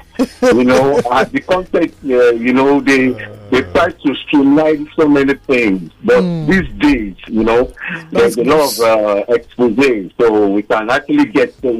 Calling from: Ojota, Lagos, Nigeria; I'm calling from Ojota.

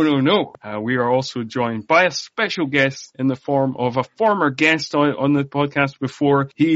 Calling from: Scotland, United Kingdom; I mean, I'm recording from Scotland, the home of the deep fried Mars bar.

